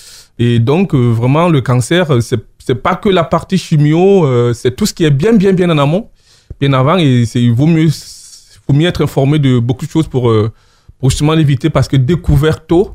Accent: Cameroon; now in France; moi, je suis français d'origine camerounaise. Arrivé en France, je considérais que j'ai réussi mon intégration.

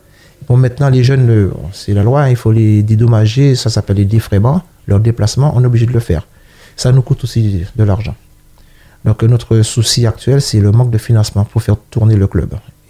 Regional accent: Guadeloupe, France; Et puis, tout petit, chez moi, parce que je suis originaire de la Guadeloupe, et on aimait courir.

